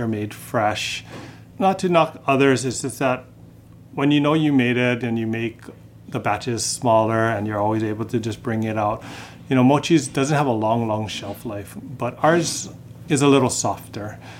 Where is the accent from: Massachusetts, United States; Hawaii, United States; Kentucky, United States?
Hawaii, United States; I'm from the Windward side, and I even asked my parents where they got mochi